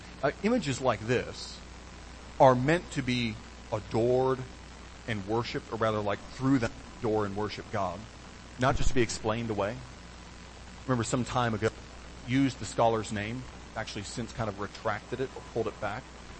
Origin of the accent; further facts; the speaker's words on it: Michigan, United States; I was a child growing up in Michigan, we had a special project where we would raise monarch butterflies.